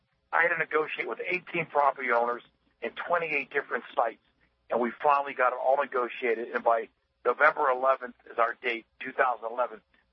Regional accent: the West, United States; I come from the West. I believe in the Second Amendment.

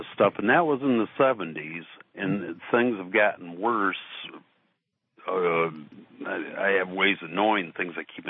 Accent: Flint, Michigan, United States; I grew up in Flint. I became an EMT when I was 18 years old

